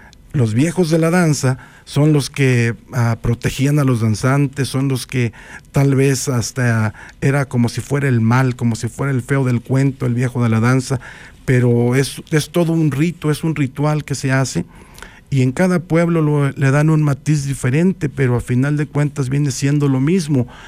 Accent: Villa García, Zacatecas, Mexico; En mi pueblo, en Villa García, Zacatecas, mis abuelos, antepasados

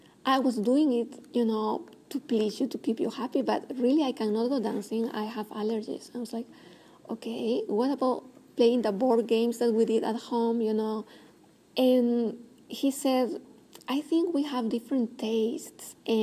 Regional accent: Peru; moved away as an adult; I've come to this country to study. And when I was living with her, I loved the gym because in my hometown in Peru, we never had a gym.

